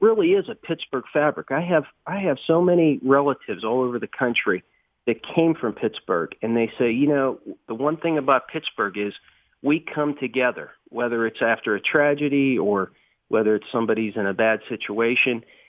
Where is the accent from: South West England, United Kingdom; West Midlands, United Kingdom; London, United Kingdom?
London, United Kingdom; I grew up in the East End, and when I was younger, I didn't grow up with, let's say, the wealthy folks in the community, but then as every family gets a little bit more successful, we moved